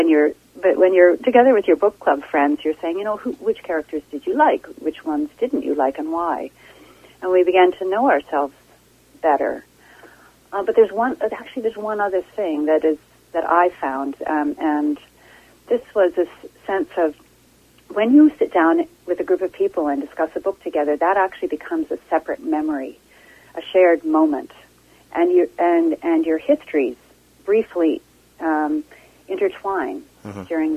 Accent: Ontario, Canada; I grew up in Prince Edward County in Ontario

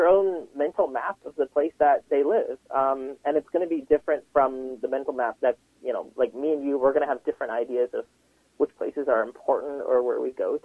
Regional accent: Vancouver, British Columbia, Canada; growing up in Vancouver, I was just really happy whenever there was a person of color who was in the news.

